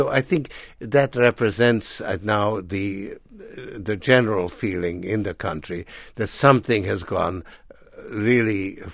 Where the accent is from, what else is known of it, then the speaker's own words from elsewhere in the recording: United States; No, I am an American citizen, but I'm also a citizen of the world.